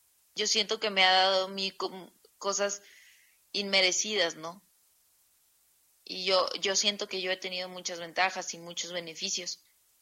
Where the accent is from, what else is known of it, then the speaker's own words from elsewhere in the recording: Mexicali, Baja California, Mexico; now in Mexico City, Mexico; yo soy de Mexicali. Me fui hace aproximadamente un año a vivir aquí a la Ciudad de México.